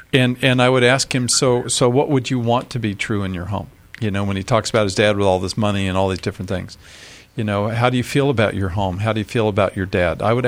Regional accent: California, United States; born there; They moved from the East Coast to the West Coast, which is why I was born here in California

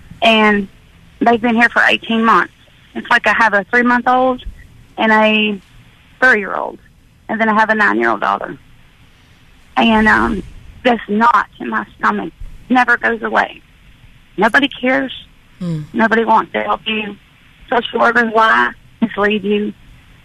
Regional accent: Louisiana, United States; moved away as an adult; I'm originally from Louisiana. I've lived here 18 months.

